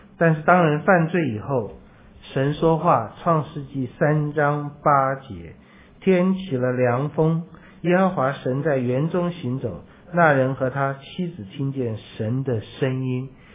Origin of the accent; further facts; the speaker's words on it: China; 在我们中国人里面，水晶还常常是吉祥的，怎么会是可畏呢？